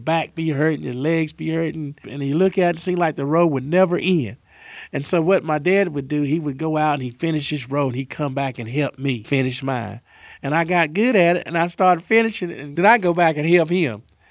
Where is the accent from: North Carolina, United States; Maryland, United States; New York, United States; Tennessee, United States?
North Carolina, United States; Winston-Salem; You know, I was raised up in Winston-Salem out on Germerton Road, and I lived in a little log cabin, and we had a whale and an outhouse and chickens and hogs and farm life, you know.